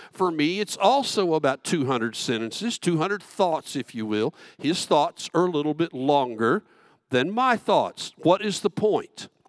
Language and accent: English; Texas, United States; accent: Southern; I'm a Texican, I'm a Southerner, I have this accent, I talk slowly.